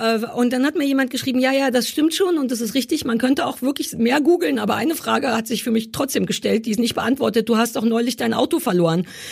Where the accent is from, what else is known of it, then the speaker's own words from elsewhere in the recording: East Germany, Germany; Ich bin Ossi.